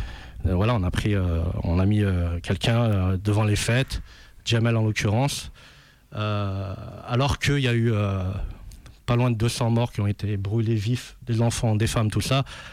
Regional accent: France; Ouais, moi aussi, je suis français.

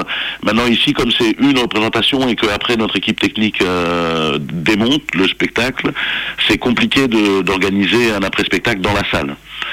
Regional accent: Belgium; nous on vient de Belgique, hein.

